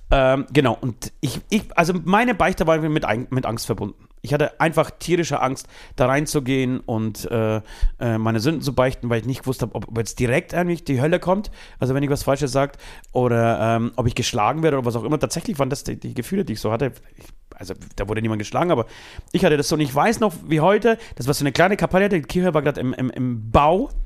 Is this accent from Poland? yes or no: yes; Poland; ich bin in Polen aufgewachsen, Katholikenrate bei 99,99999%.